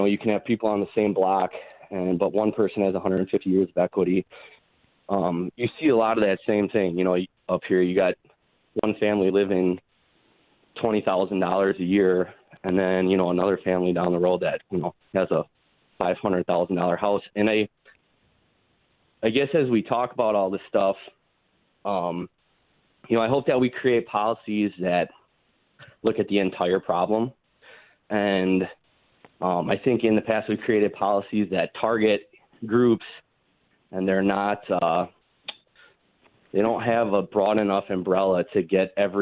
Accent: Milwaukee, Wisconsin, United States; I grew up in Milwaukee for 33 years and I moved to northern Wisconsin.

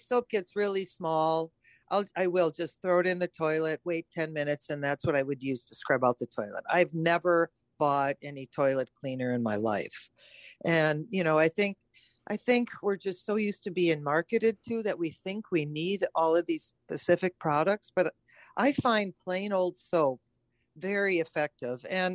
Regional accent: Oconto, Wisconsin, United States; born there; I was born in Oconto at that old hospital on the river. So I know Oconto.

